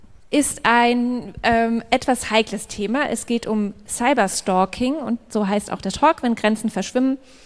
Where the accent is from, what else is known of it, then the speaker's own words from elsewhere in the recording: Berlin, Germany; aber ich komme aus Berlin, deswegen sage ich hier, also in Berlin.